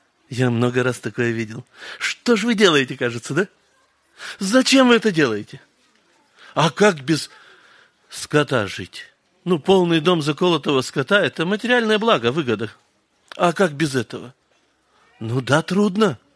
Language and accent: Russian; Kazakhstan; я из Казахстана. Семья у меня 15 детей.